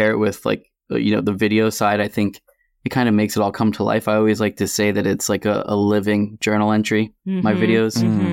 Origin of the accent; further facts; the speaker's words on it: Massachusetts, United States; I am a photographer from Massachusetts.